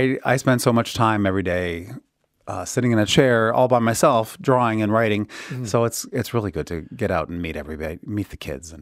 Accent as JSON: {"language": "English", "town": "Cleveland", "region": "Ohio", "country": "United States", "tie": "born or raised there", "said": "That's right. Cleveland, Ohio."}